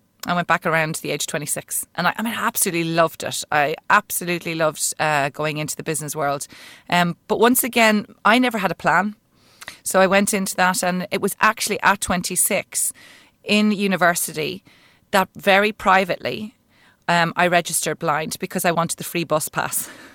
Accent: Ireland; And also because I'm Irish and Catholic and guilty all the time

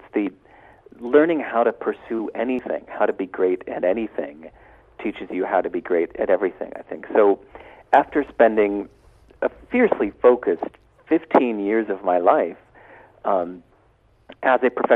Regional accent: California, United States; Really, I'm an American, as you can maybe tell from the accent. Grew up in California, and I really wanted to be a famous musician

